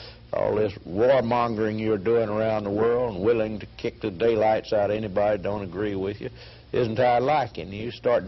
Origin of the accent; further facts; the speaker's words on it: Austin, Texas, United States; I was raised out in South Austin in a very ordinary Texas household.